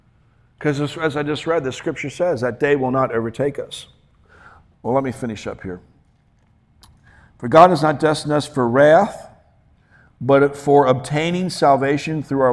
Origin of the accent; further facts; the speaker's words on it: Cincinnati, Ohio, United States; obviously, I came from Cincinnati. That's where I'm originally from.